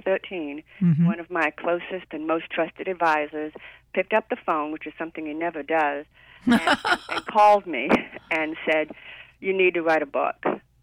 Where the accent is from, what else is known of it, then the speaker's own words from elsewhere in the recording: Louisiana, United States; I felt angry that a resident of Louisiana, my home state, actually considered me and everyone who lived in New Orleans stupid for living in New Orleans and imbeciles for rebuilding.